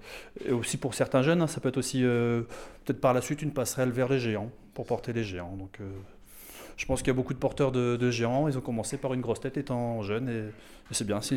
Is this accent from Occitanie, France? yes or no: no; Cassel, Hauts-de-France, France; Je suis natif de Cassel